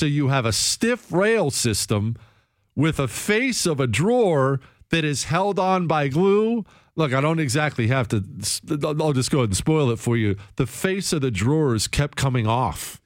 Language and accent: English; Ohio, United States; You know, I grew up in Ohio. I told you this, and we used to go down to West Virginia for vacation because it was right next door.